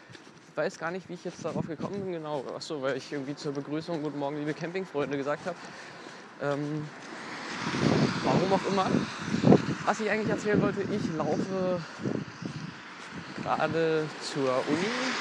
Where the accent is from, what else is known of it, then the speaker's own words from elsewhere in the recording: Saxony, Germany; das ist halt ein Berliner-Brandenburger Sender, den es halt ja, bei uns in Sachsen nicht gibt und auch nicht gab.